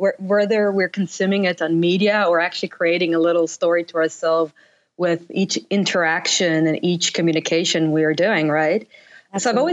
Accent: Israel; I was brought up in Israel

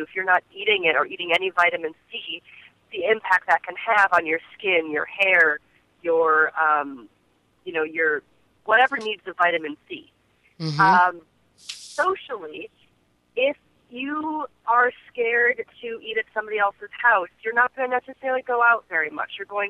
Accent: Midwest, United States; growing up in the Midwest in the 70s and 80s were mostly going to be frozen.

